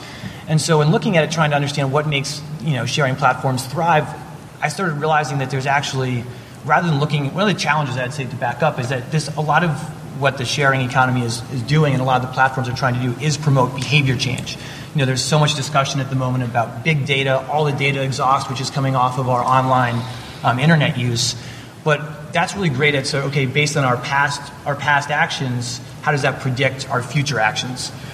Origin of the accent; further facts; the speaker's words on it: New York City, New York, United States; That's different necessarily than from where I grew up in New York City.